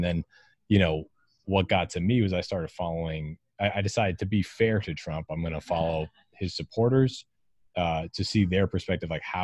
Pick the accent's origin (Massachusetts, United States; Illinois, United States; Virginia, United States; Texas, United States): Massachusetts, United States; born there; I was born in Massachusetts, sort of like a liberal bubble over there. Everyone is very liberal and in like a America loving way.